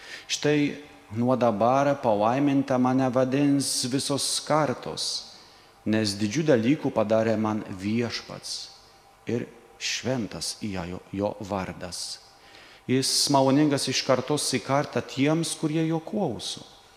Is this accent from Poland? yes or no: yes; Poland; Lithuanian is a second language; aš esu iš Lenkijos, tai dar mokausi lietuvių kalbos